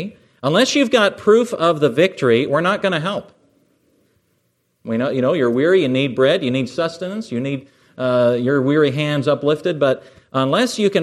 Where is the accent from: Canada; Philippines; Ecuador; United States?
Canada; I'm still Canadian, by the way, so be gracious.